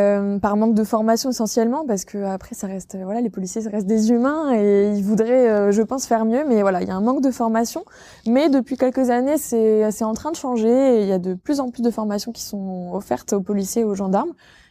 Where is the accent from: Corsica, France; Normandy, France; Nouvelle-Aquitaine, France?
Normandy, France; Villedieu-les-Poêles; now in Caen, France; Moi, je suis originaire de Vidieu-les-Poêles à la base, mais je suis venue sur Caen pour mes études, donc pour rentrer à la fac de droit de Caen.